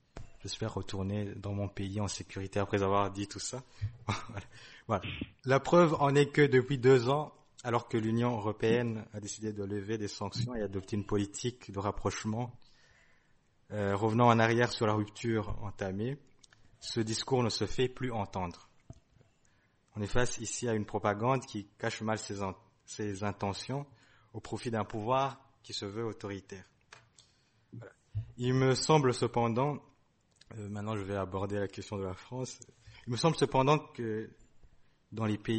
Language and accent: French; Burundi; Je viens du Burundi, un pays qui fut colonisé par l'Allemagne et puis par la Belgique.